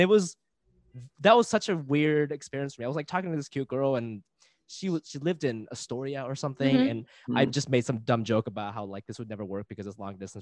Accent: Japan; English is a second language; now in New York, United States; I'm an immigrant. I'm a fucking immigrant. I'm from Japan.

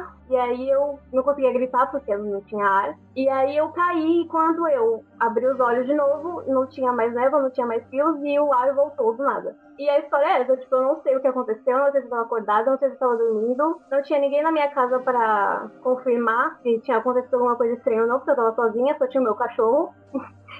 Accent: Santos, São Paulo, Brazil; Então, eu tenho 19 anos, sou de Santos

